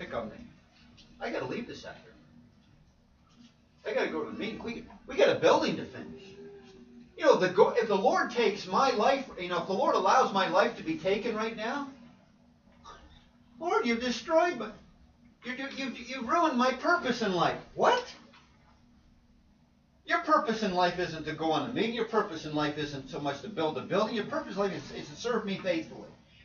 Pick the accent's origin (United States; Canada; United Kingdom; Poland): Canada; Mississauga, Ontario; She's going to my hometown. She's going Toronto, Mississauga. I lived in Mississauga for 5 years.